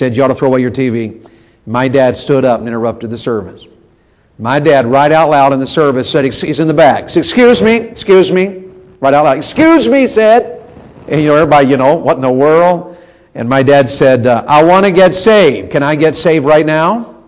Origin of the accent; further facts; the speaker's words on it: Tennessee, United States; I was raised in Tennessee, and we were country folks, and just mountain people, country people.